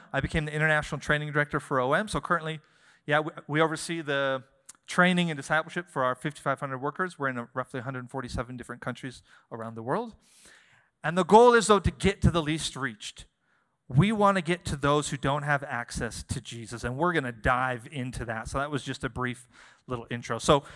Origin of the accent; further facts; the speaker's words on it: Shoshone, Idaho, United States; As Pastor Greg said, I'm born and raised in Shoshone, Idaho. You know, so yeah, I grew up pig wrestling, all those weird southern Idaho traditions, but did not grow up in church.